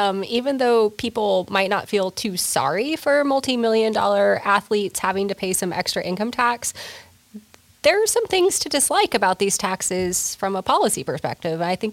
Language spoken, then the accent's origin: English; Texas, United States; Could not resist, even though I am a Texan.